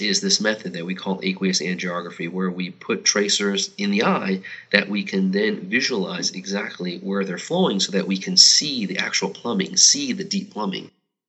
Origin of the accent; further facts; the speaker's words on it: California, United States; I grew up in Southern California, so I'm happy to be back.